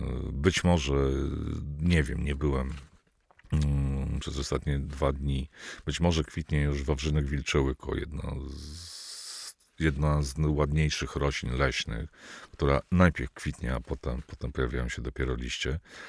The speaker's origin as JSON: {"language": "Polish", "town": "Biebrza", "region": "Podlaskie Voivodeship", "country": "Poland", "tie": "born there", "said": "ja się urodziłem w miejscowości o nazwie nomen omen Biebrza."}